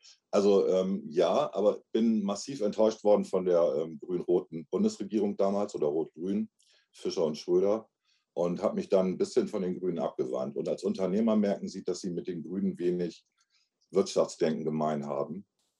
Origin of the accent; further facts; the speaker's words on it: Bremen, Germany; ich bin gebürtiger Bremer, 1959 geboren, also jetzt schon 62 Jahre alt